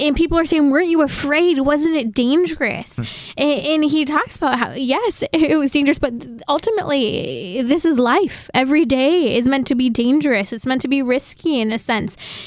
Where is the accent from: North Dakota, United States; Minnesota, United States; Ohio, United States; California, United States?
California, United States; Lake Arrowhead; I grew up in Lake Arrowhead in Southern California, 6,000 feet up.